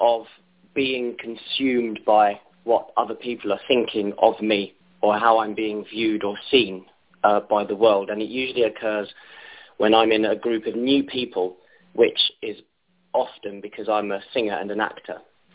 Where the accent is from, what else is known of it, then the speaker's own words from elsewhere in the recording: London, United Kingdom; I'm from London.